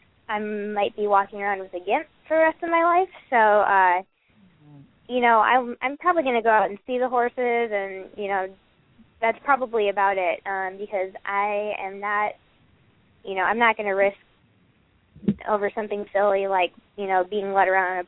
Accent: Marinette, Wisconsin, United States; And I'm actually back up in my hometown, Marinette, Wisconsin, and I have, you know, a string of my old horses

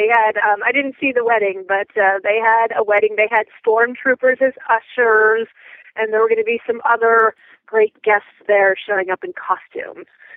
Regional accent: Denver, Colorado, United States; from Denver, Colorado

